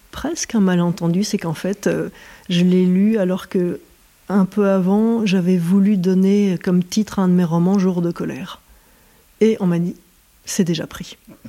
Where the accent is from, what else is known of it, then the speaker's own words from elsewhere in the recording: Bourgogne-Franche-Comté, France; rentrer chez moi. Chez moi dans le Morvan, mais chez moi en chair.